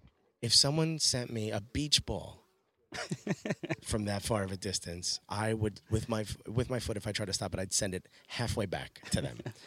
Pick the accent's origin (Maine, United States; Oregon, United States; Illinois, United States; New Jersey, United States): New Jersey, United States; Newark; For me, because I'm from Newark, that is where I usually see police officers.